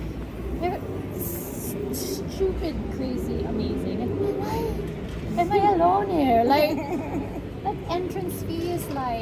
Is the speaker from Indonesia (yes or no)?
no; Philippines; oh, I shouldn't talk about me being Filipino around white people.